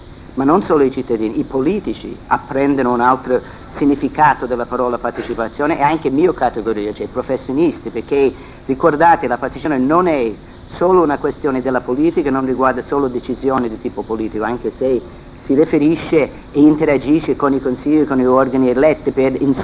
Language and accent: Italian; United States; Italian is a second language; now in Italy; negli Stati Uniti, da dove vengo, da Inghilterra con cui lavoro, ma anche dall'Italia dove lavoro da 20 anni